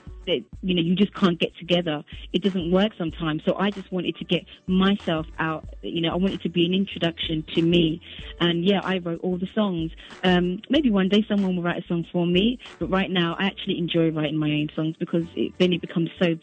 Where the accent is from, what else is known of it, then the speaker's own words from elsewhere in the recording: London, United Kingdom; because I'm from London